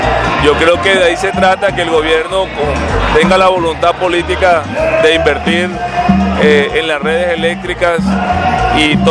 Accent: Barranquilla, Atlántico, Colombia; como barranquillera y mujer caribe

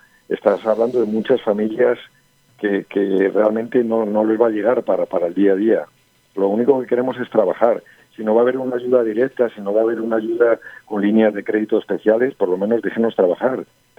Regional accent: Colombia; somos todos empresarios colombianos.

